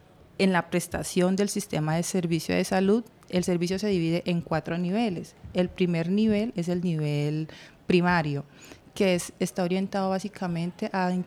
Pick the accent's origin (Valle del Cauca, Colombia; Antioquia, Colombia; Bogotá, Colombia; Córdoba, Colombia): Valle del Cauca, Colombia; Buenaventura; born there; now in Cali, Colombia; Soy nacida de Buenaventura, pero resido aquí en la ciudad de Cali hace más de 10 años.